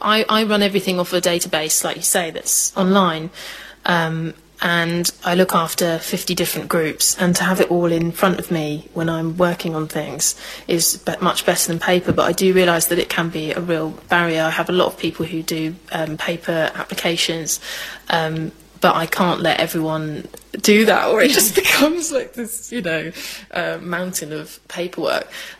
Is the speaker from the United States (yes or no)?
no; Islington, London, United Kingdom; Me and my brother and sister, we grew up mostly in Islington, in Angel. We lived in Stoke Newington for a bit, so kind of quite, you know, central London, you know, growing up.